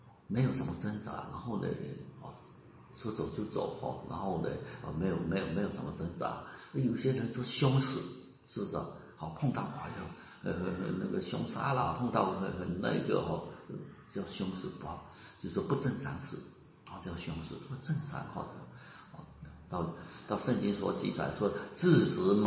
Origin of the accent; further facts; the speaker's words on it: China; 就我们中国人我们中国春节到的时候呢都会写对联